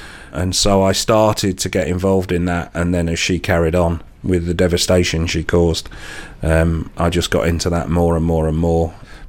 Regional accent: North West England, United Kingdom; now in London, United Kingdom; I was born and bred in Cheshire, on a farm in Cheshire. Came down to London to university.

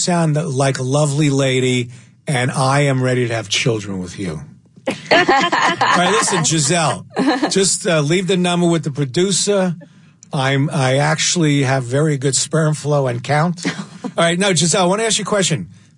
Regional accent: New York, United States; I'm from New York or whatever.

